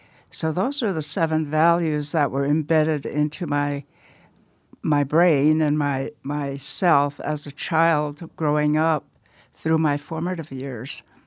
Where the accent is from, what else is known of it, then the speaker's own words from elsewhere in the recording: Pine Ridge, South Dakota, United States; I was born in Pine Ridge, and we lived way out in the rural area in the Manderson District with maternal grandparents. And this is where I remember learning the values of the Lakota people